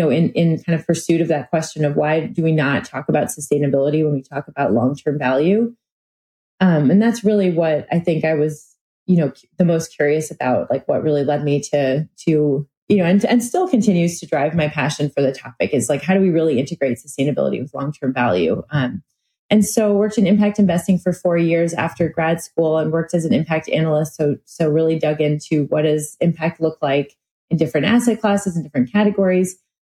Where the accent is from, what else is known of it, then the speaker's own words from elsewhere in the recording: New York City, New York, United States; the funny thing is I grew up in New York City and I just love the outdoors